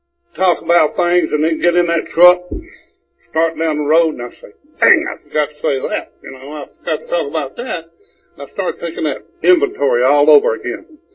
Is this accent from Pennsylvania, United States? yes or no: no; Georgia, United States; I grew up in the Brazos Mountains. And we grew up there, and I had a father that had a drinking problem.